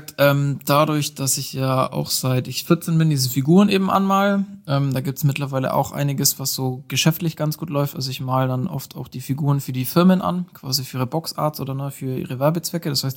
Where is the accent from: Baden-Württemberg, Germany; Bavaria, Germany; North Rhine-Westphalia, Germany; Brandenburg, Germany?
Baden-Württemberg, Germany; wo wir als Schwabe